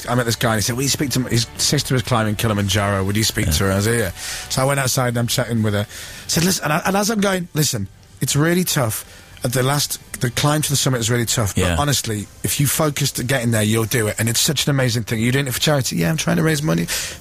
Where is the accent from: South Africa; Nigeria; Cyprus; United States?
Cyprus; accent: mixture of Cyprus and Australia; also born or lived in Australia; My accent, by the way, is a complete mixture of Cyprus and Australia.